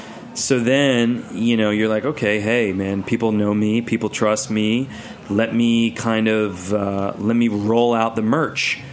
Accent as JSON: {"language": "English", "town": "Philadelphia", "region": "Pennsylvania", "country": "United States", "tie": "born or raised there", "said": "Well, you know, when I grew up in Philly and we would go to South Jersey near Cape May to go fishing"}